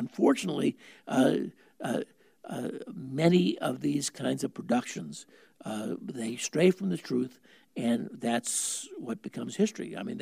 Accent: Chicago, Illinois, United States; And I'm from Chicago. So there are problems.

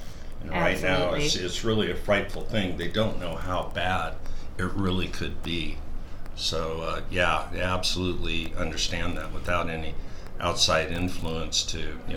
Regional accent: California, United States; now in Moscow, United States; Yeah, I'm a transplant from Northern California.

